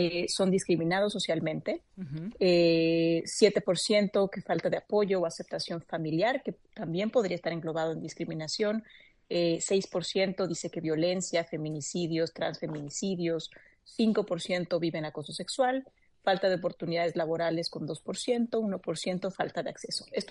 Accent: Mexico; la idea es pues explorar ese tema, ver cómo estamos como mexicanos, qué estamos pensando

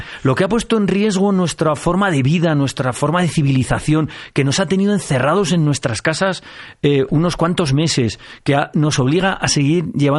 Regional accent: La Rioja, Spain; Calahorra, una ciudad de mi tierra, de La Rioja

